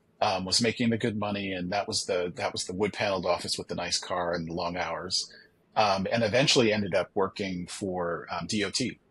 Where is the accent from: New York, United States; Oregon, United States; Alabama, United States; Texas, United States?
New York, United States; Buffalo; also born or lived in Chicago; No, I'm from Buffalo, which is where I am right now. That's the laundry room where my laundry room is in Buffalo, New York. From Buffalo. Went to school in Chicago, worked for Chicago, out of Chicago for years.